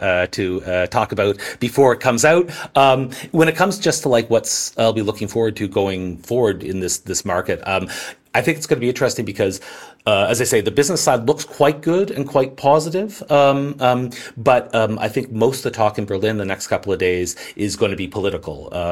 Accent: Canada; I'm Canadian

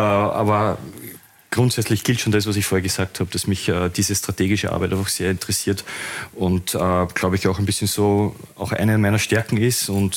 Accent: Vienna, Austria; now in Linz, Austria; Ja, ich bin in Wien aufgewachsen, aber seit 20 Jahren in Linz.

